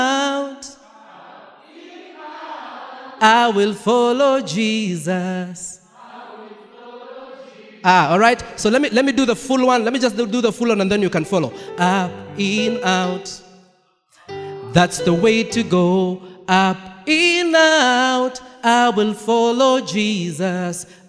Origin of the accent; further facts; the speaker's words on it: Kenya; moved away as an adult; now in Kampala, Uganda; I am Kenyan by nationality, Ugandan by assignment, Congolese by choice. Hey, I have it's a triple citizenship. I am born in Kenya, raised in Kenya, and I minister in a church called Trinity Chapel, Kampala